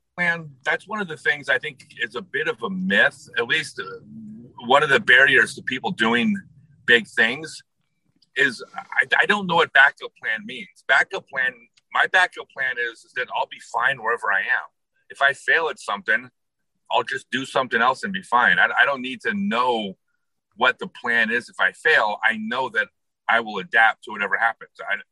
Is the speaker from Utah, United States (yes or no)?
no; Los Angeles, California, United States; So I grew up in Los Angeles.